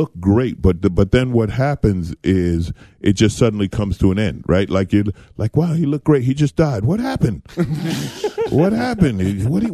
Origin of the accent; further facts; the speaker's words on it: New York City, New York, United States; now in Los Angeles, United States; But, yeah, I grew up in New York and Queens. Then I moved to L.A.